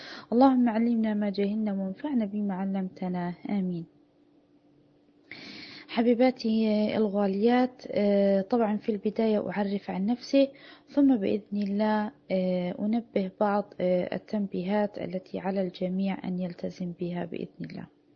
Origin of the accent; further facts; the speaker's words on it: United Arab Emirates; now in Canada; طبعا أنا فلسطينية الأصل، ولدت وترعرعت في الإمارات، وحاليا الآن مقيمة في كندا منذ عام تقريبا